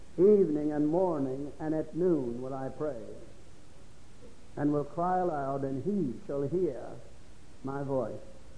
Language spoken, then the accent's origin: English; West Virginia, United States; now in Florida, United States; I moved from the mountains. I moved from West Virginia. I've gone back to Florida. Down in Florida to fight the mosquitoes and the alligators. Brother back yonder from Miami. Amen. Well, I'll tell you. I'm a West Virginian. I'm proud of it.